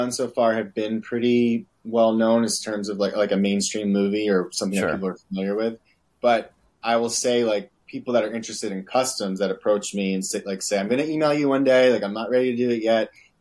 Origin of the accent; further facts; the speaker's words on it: New Jersey, United States; And I'm like, oh, I'm from New Jersey.